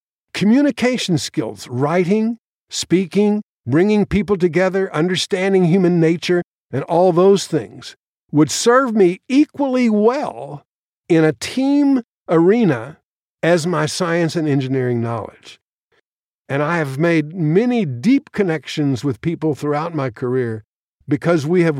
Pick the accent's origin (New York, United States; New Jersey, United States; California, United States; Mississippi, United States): New York, United States; New York City; I was born in New York City in March of 1942. And I lived in row houses, 7521 167th Street in Queens, New York.